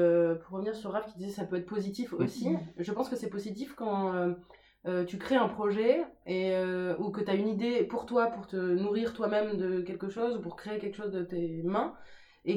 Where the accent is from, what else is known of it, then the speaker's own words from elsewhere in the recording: Spain; Après, je suis espagnole, donc il y a aussi beaucoup de gras